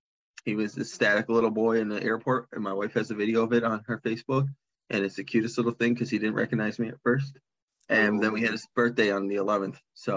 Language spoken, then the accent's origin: English; Michigan, United States; now in Arizona, United States; because we're from Michigan and we're down in Arizona.